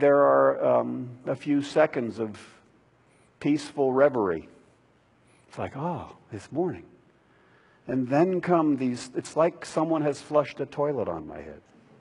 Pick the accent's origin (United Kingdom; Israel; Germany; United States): United States; I'm an American. I deserve to not have to suffer that badly.